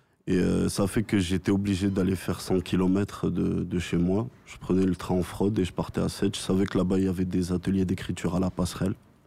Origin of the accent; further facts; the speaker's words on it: France; also born or lived in Morocco; suis d'origine marocaine. J'ai grandi au Maroc jusqu'à l'âge de mes 5 ans. Je suis arrivé en France, j'ai grandi